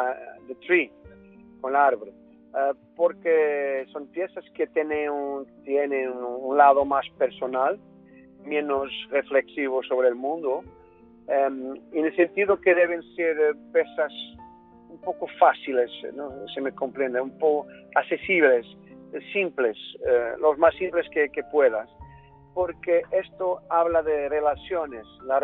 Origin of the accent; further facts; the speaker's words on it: Porto, Norte, Portugal; Spanish is a second language; yo quería que este disco tuviese esta matriz de la mi ciudad natal, Porto